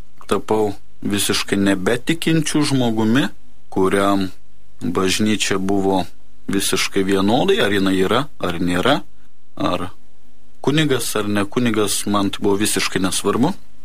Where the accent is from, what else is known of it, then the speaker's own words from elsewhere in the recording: Troškūnai, Utena County, Lithuania; Esu kilęs iš Anykščių rajono, Troškūnų